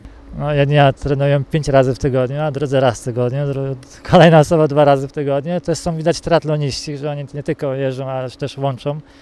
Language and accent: Polish; Mogilno, Kuyavian-Pomeranian Voivodeship, Poland; A wiesz, jesteśmy z Mogilna, więc też tutaj tak łatwy dojazd